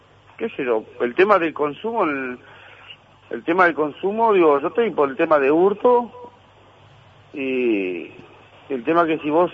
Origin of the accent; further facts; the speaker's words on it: Artigas, Uruguay; Yo soy de Artigas.